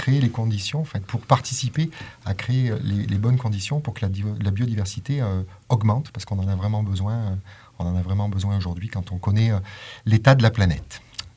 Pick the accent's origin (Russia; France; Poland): France; Crest, Auvergne-Rhône-Alpes; now in Die, France; j'ai 49 ans bientôt, je suis natif de la vallée, alors un petit peu plus en aval, je suis natif de Cré. Et je me suis installé à Die il y a une bonne quinzaine d'années. C'est un vrai choix que d'être revenu dans la région.